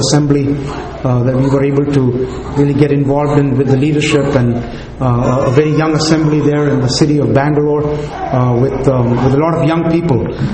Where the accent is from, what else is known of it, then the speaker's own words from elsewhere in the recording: Atlanta, Georgia, United States; now in India; My family and I, we are from Georgia, from Atlanta, Georgia. About three years ago, the Lord gave us an opportunity to return back to our native country, India, in connection with a job transfer.